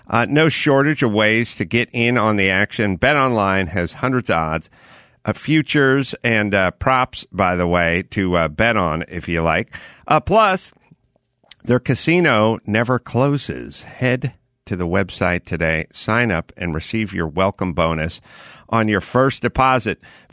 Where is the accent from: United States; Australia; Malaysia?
United States; Los Angeles, California; I'm from Los Angeles. I remember Magic and Kareem and the Skyhooks and Kobe and all that kind of stuff.